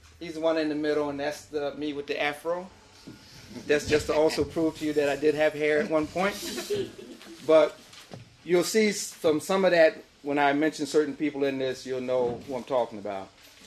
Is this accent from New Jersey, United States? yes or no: yes; Plainfield, New Jersey, United States; The air was still charged, and Plainfield, New Jersey, my hometown, was a part of it.